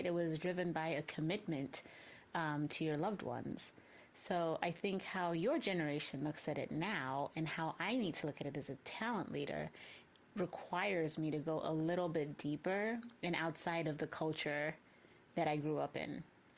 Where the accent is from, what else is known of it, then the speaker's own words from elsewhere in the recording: Zambia; growing up in Zambia, I don't know that even then I was really aware of nepotism existing